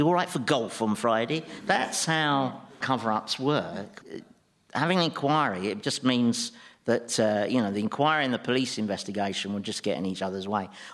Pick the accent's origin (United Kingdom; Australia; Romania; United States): United Kingdom; We know how cover-ups work. We're British. We know exactly how they work.